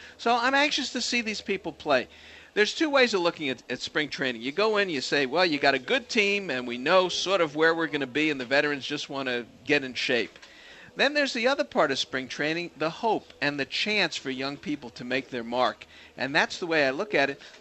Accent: Florida, United States; And growing up in Florida, for me

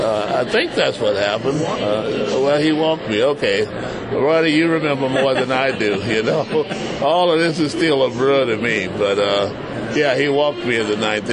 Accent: the South, United States; Yeah, well, you know, I grew up in the South, so I was used to it.

